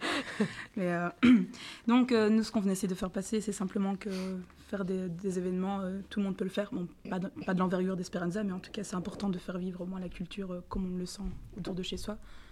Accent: Liège, Wallonia, Belgium; Ouais, on vient de Liège, je parle assis, quoi.

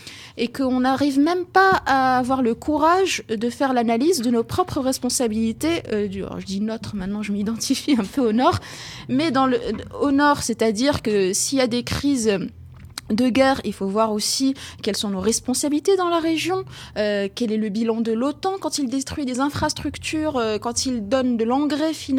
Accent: Morocco; now in France; moi je vis en France depuis 2001, mais je suis marocaine et j'ai eu mon lot pénible d'années sans papier.

